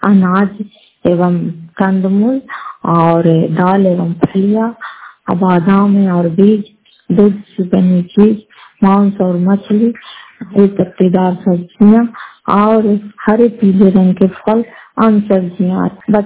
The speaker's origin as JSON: {"language": "Hindi", "town": "Fatehpur", "region": "Bihar", "country": "India", "said": "घर फतेहपुर पंचायत मकरौता जिला नालंदा करापत्ता ब्लॉक की निवासी हूँ।"}